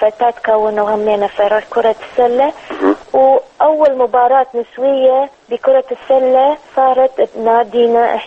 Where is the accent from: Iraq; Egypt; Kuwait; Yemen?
Iraq; Baghdad, Baghdad Governorate; born there; انا ولدت ببغداد، احنا كنا ساكنين في كامب الارمن، بس انا ولدت في منطقة المسبح.